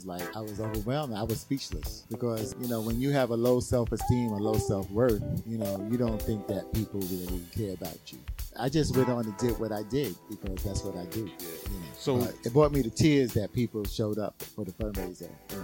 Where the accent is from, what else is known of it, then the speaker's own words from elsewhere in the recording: Brownsville, New York, United States; I was insecure growing up in Brownsville.